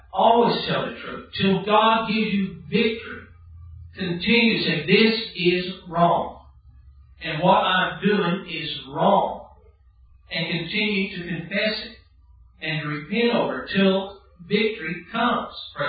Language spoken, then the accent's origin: English; Dallas, Texas, United States; When I was about the, I believe, the third or fourth grade, growing up in Dallas and in school